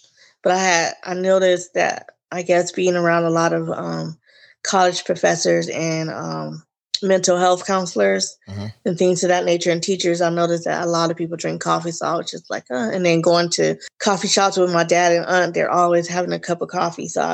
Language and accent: English; Los Angeles, California, United States; born there; and I was born in Los Angeles, even though I resigned in the IE, but coming from LA, you have a lot of, museums and different artists.